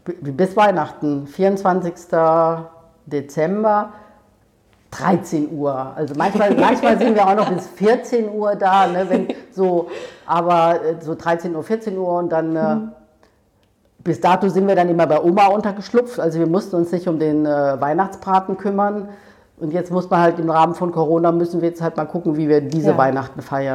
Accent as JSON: {"language": "German", "town": "Ludwigshafen", "region": "Rhineland-Palatinate", "country": "Germany", "said": "also ich komme ja aus der Pfalz, aus Ludwigshafen."}